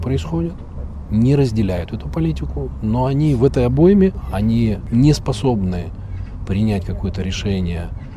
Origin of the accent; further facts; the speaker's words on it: Okhtyrka, Sumy Oblast, Ukraine; born there; Я родился в Украине, это небольшой город Ахтырка, он недалеко от Харькова находится, тут 120 километров. Это Сумская область.